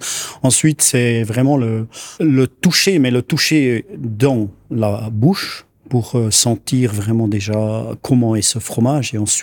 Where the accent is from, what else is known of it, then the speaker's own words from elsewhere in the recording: Jura, Switzerland; born there; mes grands-parents étaient agriculteurs dans l'Oberland bernois à Adelboden. Ils sont déménagés au Jura. Moi, je suis né au Jura.